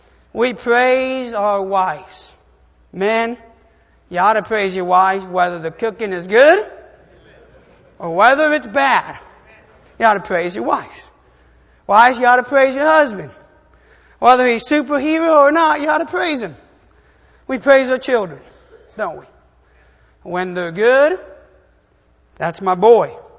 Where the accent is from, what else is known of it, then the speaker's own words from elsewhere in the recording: Argentina; now in United States; I'm from Argentina.